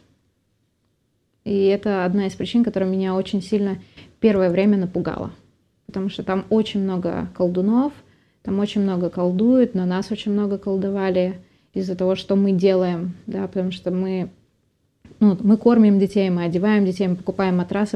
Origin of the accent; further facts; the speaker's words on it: Saint Petersburg, Russia; я сама из Питера